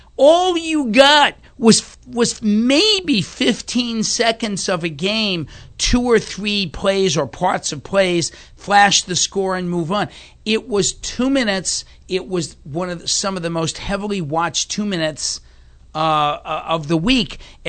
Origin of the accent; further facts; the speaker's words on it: Boston, Massachusetts, United States; I mean, I grew up in Boston in the 60s when the Celtics won 8 straight world championships.